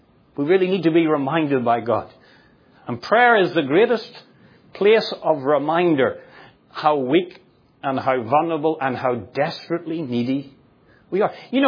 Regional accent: Northern Ireland, United Kingdom; I grew up in Northern Ireland. Not far from where I grew up.

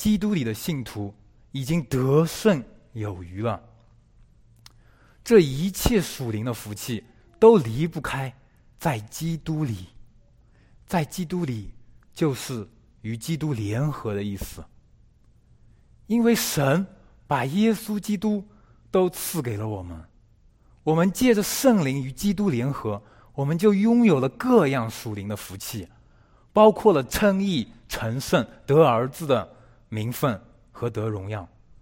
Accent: China; 我们中国人喜欢形容父爱如山，

